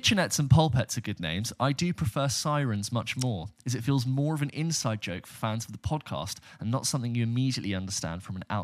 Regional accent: Pakistan; Secondly, I also thought that as a Pakistani, there was a part of me that held certain expectations from the film

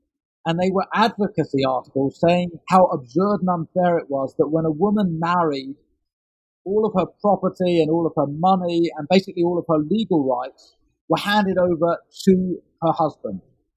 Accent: London, United Kingdom; when I was growing up in London in the 70s and 80s

